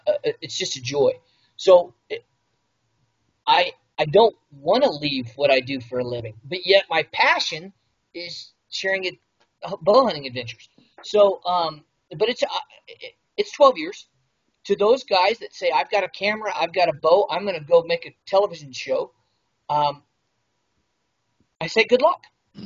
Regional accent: New Mexico, United States; And I laugh about that because I came from New Mexico.

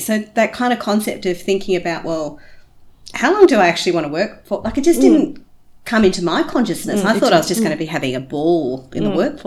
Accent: Australia; However, me being Aussie and a lot more kind of, you know, liberal

